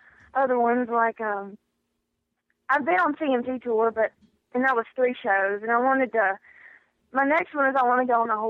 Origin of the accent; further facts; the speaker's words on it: Louisiana, United States; there's this, like, theater in Ruston, Louisiana, close to my hometown